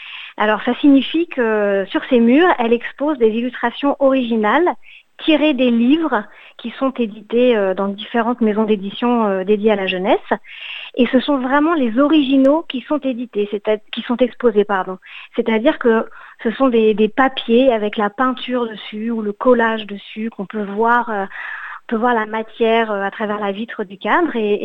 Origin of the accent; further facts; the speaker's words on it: France; moved away as an adult; now in Australia; je suis française et que j'ai eu une galerie en France pendant quelques années